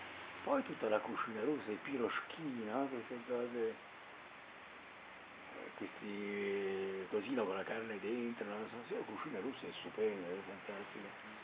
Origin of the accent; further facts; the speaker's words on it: Livorno, Tuscany, Italy; born there; sono nato a Livorno che era sede dell'Accademia Navale